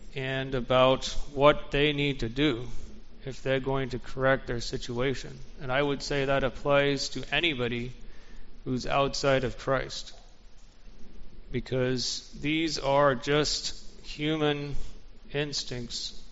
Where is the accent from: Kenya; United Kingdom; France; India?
Kenya; It was the same where I was growing up in Kenya.